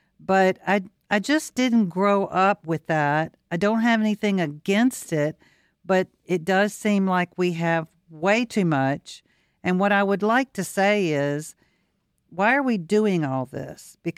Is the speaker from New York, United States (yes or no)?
no; Mississippi, United States; I grew up in Mississippi. It was a totally different culture than what Louisiana kids grew up on.